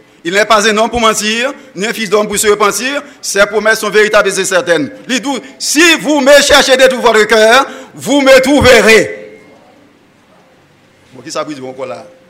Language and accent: French; Haiti; Oh, je suis haïtien.